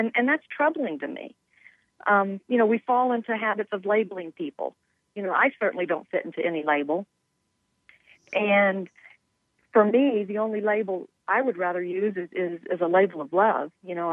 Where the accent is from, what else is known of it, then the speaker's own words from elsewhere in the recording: Texas, United States; Well, I grew up in Texas, and I had never read Uncle Tom's Cabin.